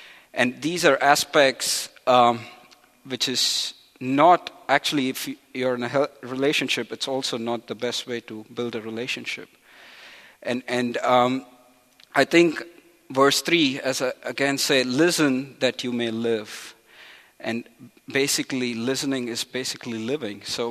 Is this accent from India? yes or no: yes; India; moved away as an adult; I was born and brought up in India. I was living there 20 years of my life. I've been away for 12 years now, but I go to India once a year.